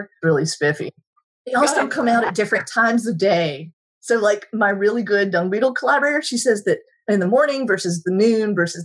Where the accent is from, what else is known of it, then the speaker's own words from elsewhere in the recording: the South, United States; Minimize candy, minimize Cokes or sodas or whatever y'all call them. I'm from the South.